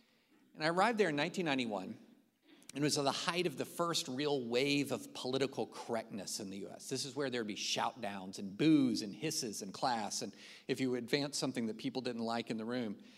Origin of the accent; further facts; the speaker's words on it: Opelika, Alabama, United States; also born or lived in Kentucky / Tennessee; I was a son of the South. I was born in Opelika, Alabama.